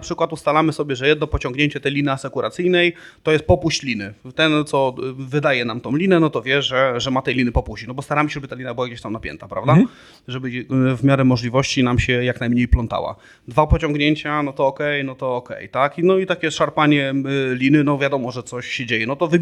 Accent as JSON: {"language": "Polish", "town": "Łódź", "region": "Łódź Voivodeship", "country": "Poland", "said": "my z Łodzi akurat mamy stosunkowo niedaleko to Jezioro Białe"}